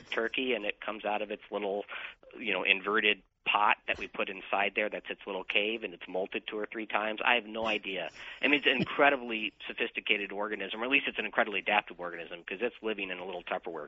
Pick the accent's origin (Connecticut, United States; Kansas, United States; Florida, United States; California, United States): Kansas, United States; I grew up in Kansas, so we called them crawdads.